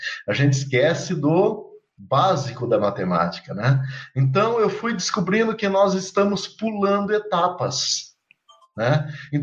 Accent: Assis Chateaubriand, Paraná, Brazil; eu procurei então trabalhar com outros estudantes lá da minha região, que era Assis-Chateaubriand.

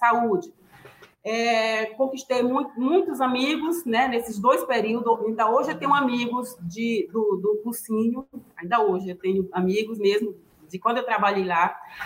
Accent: Caxias, Maranhão, Brazil; moved away as an adult; now in São Luís, Brazil; Eu nasci em Caxias, né, como eu falei, quando eu completei meus 18 anos, eu decidi sair de Caxias e tentar alguma coisa na capital do estado, que é em São Luís, né? Isso foi mais ou menos em 99, né?

